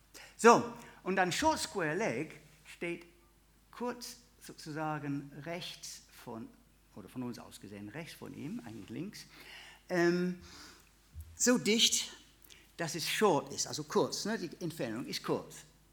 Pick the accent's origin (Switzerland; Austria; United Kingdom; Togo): United Kingdom; England; Ich möchte euch etwas vorstellen, was ich als Engländer besonders liebe.